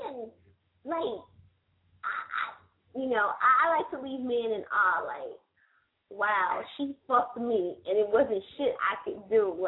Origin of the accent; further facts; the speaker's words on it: North Carolina, United States; No, I'm from North Carolina, but I have a big fan base up there.